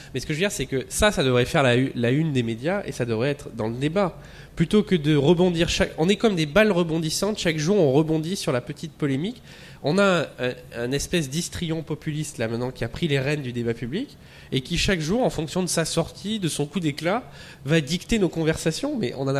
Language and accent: French; Nouvelle-Aquitaine, France; moi, je suis originaire du Lot-et-Garonne